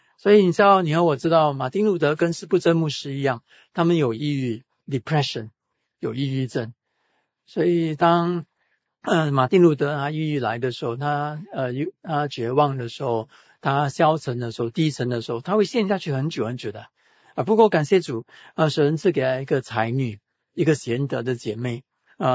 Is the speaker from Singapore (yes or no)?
yes; Singapore; 我们是新加坡人，新加坡人把心思放在哪里？